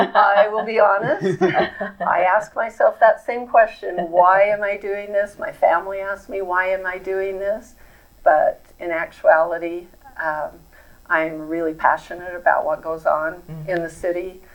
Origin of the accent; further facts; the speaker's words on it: Cedar City, Utah, United States; Well, I was born and raised here in Cedar City. This is my hometown. I graduated from Cedar High and went to SUU, studied accounting.